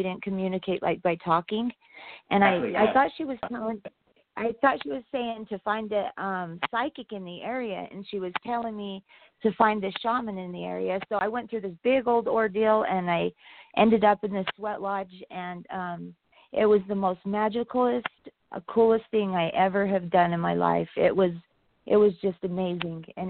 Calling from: Wyoming, United States; I'm calling from Wyoming.

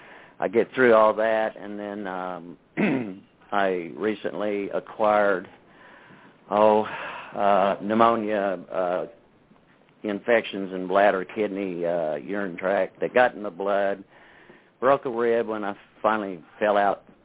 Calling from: Springfield, Missouri, United States; in Springfield, Missouri.

